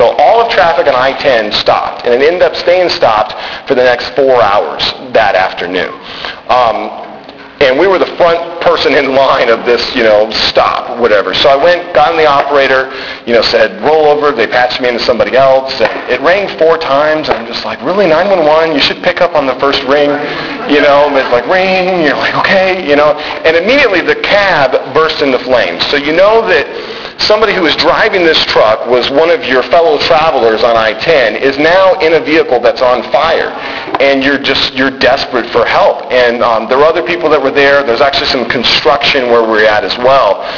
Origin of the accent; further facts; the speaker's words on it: Tucson, Arizona, United States; I was born and raised in Tucson. I spent 25 years of my life down there.